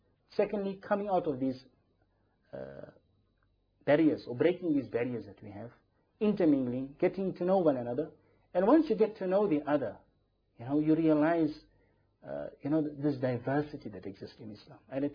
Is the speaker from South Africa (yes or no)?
yes; South Africa; I come from South Africa.